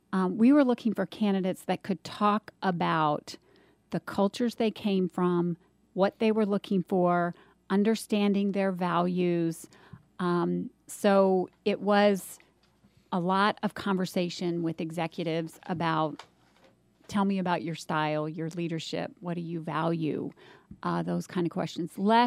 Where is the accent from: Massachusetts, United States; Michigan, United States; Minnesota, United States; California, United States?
California, United States; now in Atlanta, United States; I've been in Atlanta for, I'm actually a California native, but my friends would say I'm from the South now. So been here over 26 years